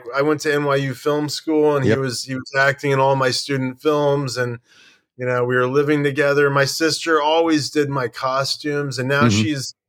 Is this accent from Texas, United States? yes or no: yes; Dallas, Texas, United States; born there; So I was born in Dallas, Texas.